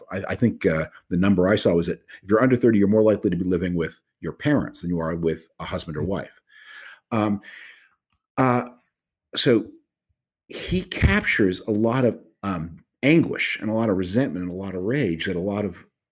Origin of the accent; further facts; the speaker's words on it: Canada; I'm originally from Canada. I have a house there and spend time there.